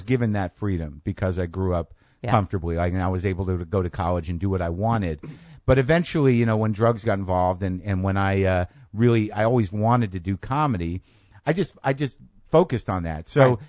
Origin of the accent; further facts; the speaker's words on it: New Mexico, United States; also born or lived in New Jersey; Yeah, born in Jersey. Both my parents are from Jersey. I grew up in New Mexico, though